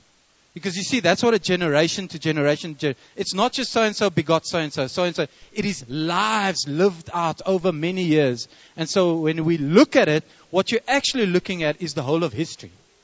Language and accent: English; Fish Hoek, Western Cape, South Africa; I ended up growing up in Fishhook. Tried surfing, the whole thing.